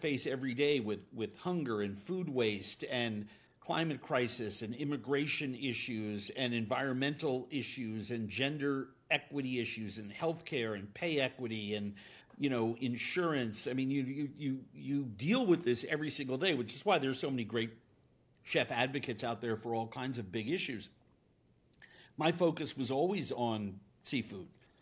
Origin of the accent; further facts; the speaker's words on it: East Coast, United States; I, as a little kid growing up on the East Coast, learned from my parents how the ocean systems work.